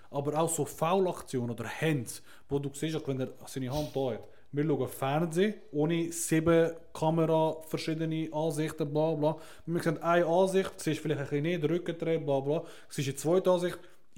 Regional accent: Turkey; German is a second language; das ist so nur bei uns in Türkei ist das so.

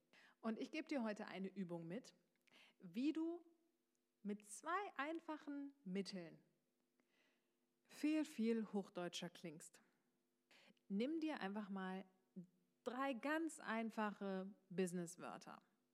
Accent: East Germany, Germany; Ich bin einfach sofort der Ossi. Es geht auch gar nicht darum, dass ich meinen Dialekt nicht mag. Das ist, ich liebe meine Heimat, ich liebe meinen Dialekt.

